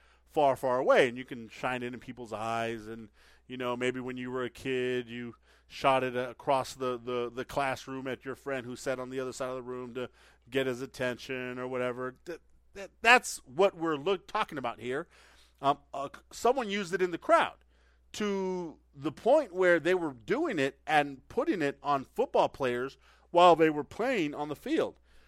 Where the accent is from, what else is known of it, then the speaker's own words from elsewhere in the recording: Texas, United States; I grew up in Texas. I'm a kid who grew up in tough part of the neighborhood.